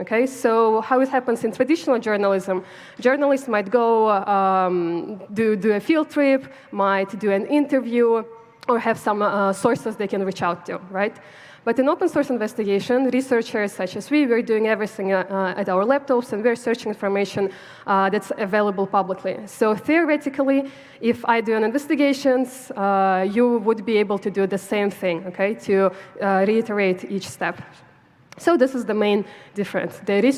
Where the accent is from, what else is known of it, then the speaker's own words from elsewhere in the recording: Kyrgyzstan; I come from Kyrgyzstan, so my main focus is in Central Asia